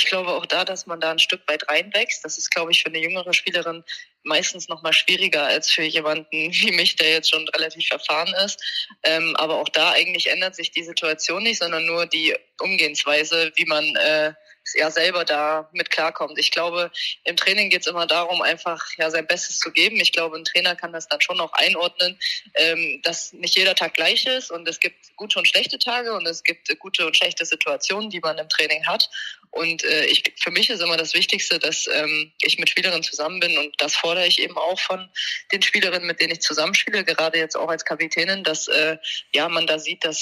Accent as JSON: {"language": "German", "region": "Thuringia", "country": "Germany", "tie": "born or raised there", "also_born_or_lived": "Halle", "lives_now": "Bremen, Germany", "said": "ich komme gebürtig ja nicht aus Bremen, sondern aus Thüringen, aus der Nähe von Jena und meine Familie Halle. Und meine, genau, in Halle bin ich geboren, habe da aber nie gelebt, habe immer in der Nähe von Jena gelebt"}